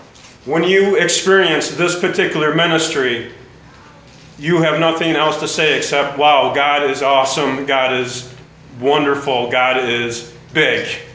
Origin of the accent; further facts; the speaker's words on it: United States; And there I'm American, I'm dressed like I am right now.